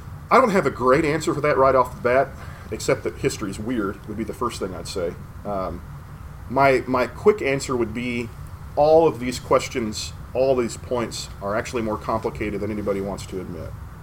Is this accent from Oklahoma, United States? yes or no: yes; Seminole, Oklahoma, United States; So he was a preacher at one point in Seminole, Oklahoma, my hometown.